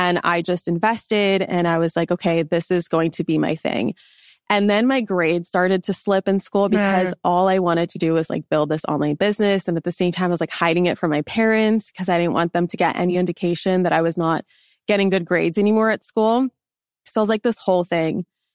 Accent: Los Angeles, California, United States; Like, I am not a rain girl. I need sunshine. I grew up in Los Angeles. Like, I need the sun.

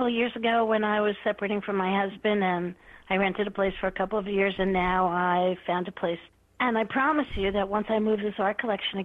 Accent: New York, United States; Born and raised in New York.

